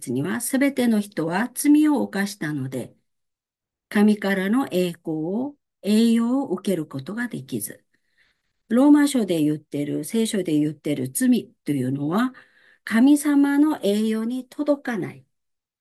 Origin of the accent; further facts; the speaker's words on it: South Korea; Japanese is a second language; 韓国は、私韓国出身ですけど